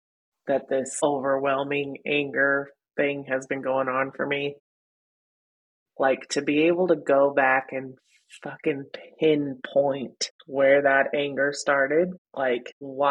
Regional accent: Texas, United States; Probably my hometown in Texas. It's a little town called Sigrace.

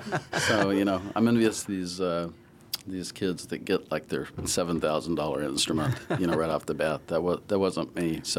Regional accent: Mississippi, United States; also born or lived in Jackson; You can't tell by looking at me that I'm from the Delta. That's not what comes to mind when you first look at me, that I'm from the Mississippi Delta. But I was born in Jackson. I moved 12 times by the time I was 14.

